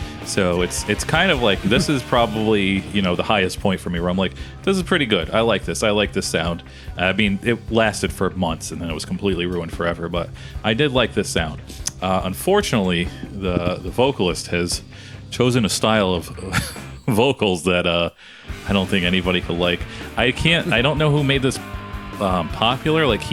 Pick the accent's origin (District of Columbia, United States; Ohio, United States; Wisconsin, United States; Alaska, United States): Wisconsin, United States; Madison; for some reason we're from Madison, Wisconsin, but we have put out 3 records on an upstate New York mostly upstate New York band record label